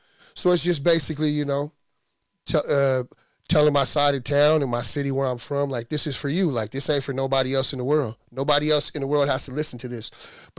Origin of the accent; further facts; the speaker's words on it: Fairbanks, Alaska, United States; Like, even though I'm from Fairbanks, right, the south side of Fairbanks